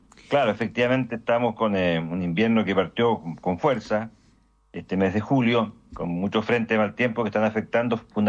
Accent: Ovalle, Coquimbo, Chile; born there; yo soy originario de allá, yo nací justamente en Ovalle, así que tengo familiares incluso que son agricultores allá

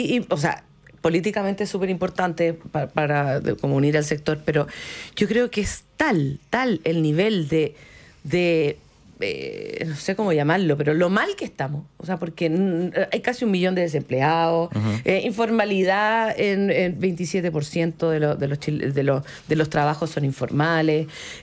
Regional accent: Chile; somos todos los chilenos los que vamos a perder si no se aprueba

